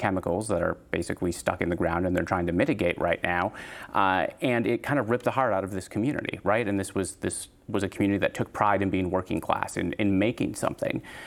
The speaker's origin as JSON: {"language": "English", "town": "Two Rivers", "region": "Wisconsin", "country": "United States", "tie": "born there", "said": "I was born in Two Rivers, Wisconsin, and I think that the story of Two Rivers and neighboring Manitowoc mirrors a lot of communities around this state."}